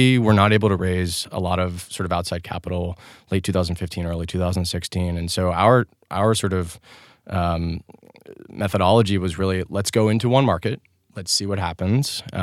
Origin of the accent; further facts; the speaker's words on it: Cincinnati, Ohio, United States; I'm from Cincinnati originally.